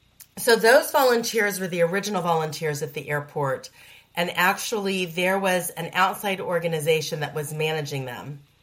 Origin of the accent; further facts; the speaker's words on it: Kansas City, Missouri, United States; So I am from Kansas City originally. That's where I grew up.